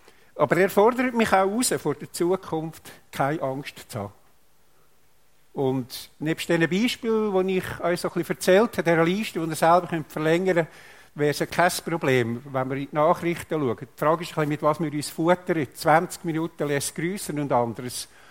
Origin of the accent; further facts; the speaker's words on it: Switzerland; Als Schweizer sind wir ja vermutlich Weltmeister im materiell Versorgen für das Morgen.